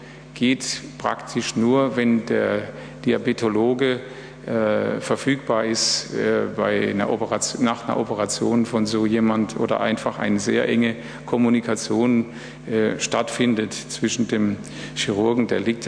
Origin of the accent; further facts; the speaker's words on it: Baden-Württemberg, Germany; Ich bin ja Badener